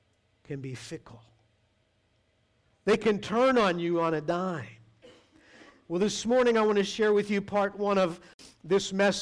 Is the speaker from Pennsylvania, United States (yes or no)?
yes; Pittsburgh, Pennsylvania, United States; The reason I'm from Pittsburgh.